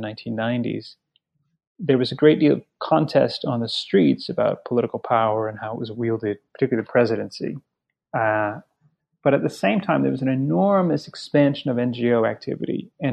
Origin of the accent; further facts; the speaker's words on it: New Orleans, Louisiana, United States; I grew up in New Orleans. I grew up in a sort of polyglot and interesting kind of town. Spent most of my formative years in the South